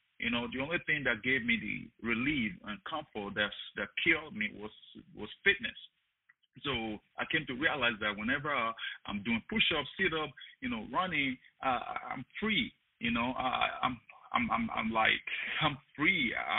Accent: Nigeria; born there; You know, I was born in Nigeria into a severe adversity

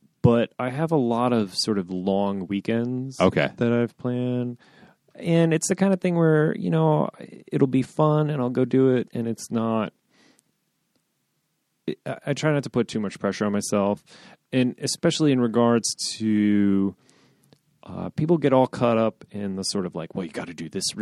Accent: Midwest, United States; I grew up in the Midwest and I can't deal with that.

